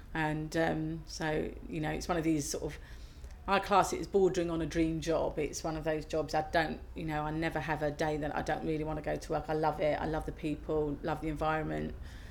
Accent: Hemel Hempstead, East of England, United Kingdom; I'm 47 and I'm from Hemel Hempstead in Hertfordshire.

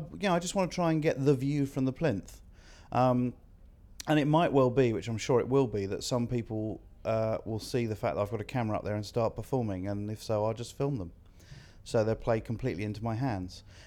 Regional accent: Staplehurst, South East England, United Kingdom; I'm 40 and I'm from Staplehurst in Kent.

